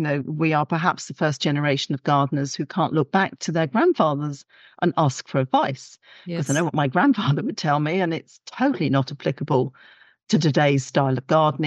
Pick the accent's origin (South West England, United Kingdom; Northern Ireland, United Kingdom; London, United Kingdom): London, United Kingdom; I grew up in London with a lovely big garden full of wildlife.